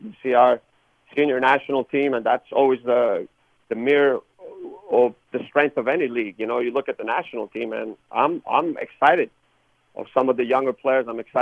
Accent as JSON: {"language": "English", "town": "Chicago", "region": "Illinois", "country": "United States", "tie": "born or raised there", "said": "especially for me it was different because I grew up in Chicago. I played for the team."}